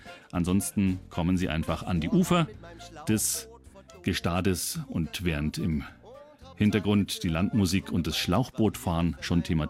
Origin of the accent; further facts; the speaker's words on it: Bohemia, Czechia; Bei uns in Böhmen sagt man Ahoi, obwohl die Tschechen überhaupt kein Meer haben.